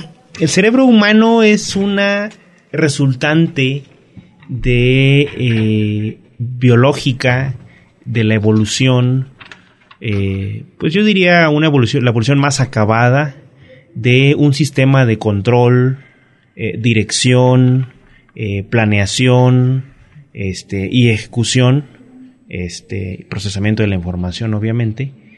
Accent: Chiapas, Mexico; moved away as an adult; also born or lived in Guadalajara; emigré de Chiapas a Guadalajara y ahí estudié en Guadalajara la licenciatura en psicología

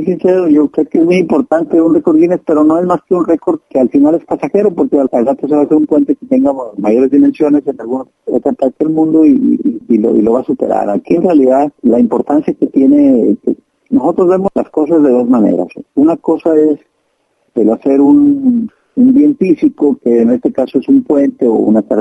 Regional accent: Colotlán, Jalisco, Mexico; moved away; Uno es de donde nace, y yo soy de Colotlán, y obviamente soy del Chorcillo, por supuesto, ahí nací, y Colotlán sigue siendo la tierra donde te vio nacer, y la tierra donde viví mis primeros años

